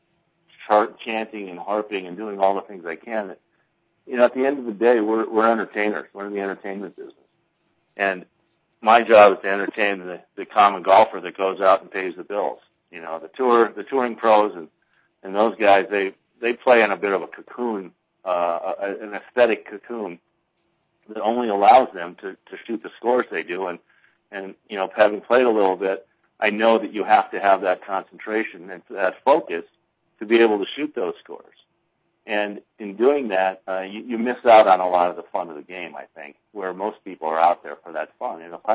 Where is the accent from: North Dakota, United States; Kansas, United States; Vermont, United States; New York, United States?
North Dakota, United States; And I played out there as a kid because I grew up in North Dakota, so I played that course many times.